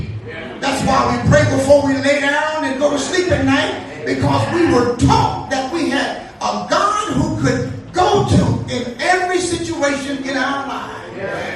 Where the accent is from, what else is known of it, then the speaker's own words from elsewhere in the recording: Leesville, Louisiana, United States; I grew up in Leesville, Louisiana.